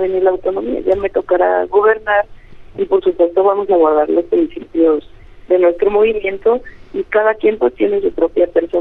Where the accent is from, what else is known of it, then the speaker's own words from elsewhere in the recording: Mexico; born there; soy mujer y nací en México